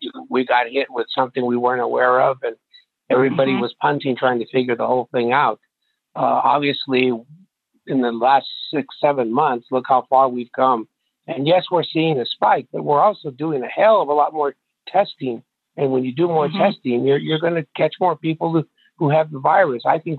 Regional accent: California, United States; now in Pueblo, United States; I came from Southern California 45 years ago, and that's the first thing that struck me was how wonderful people are in Pueblo

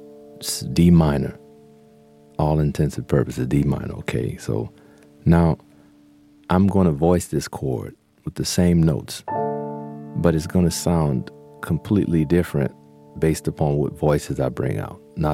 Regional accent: New Orleans, Louisiana, United States; I learned a lot from a lot of the different pianists that I grew up listening to in New Orleans.

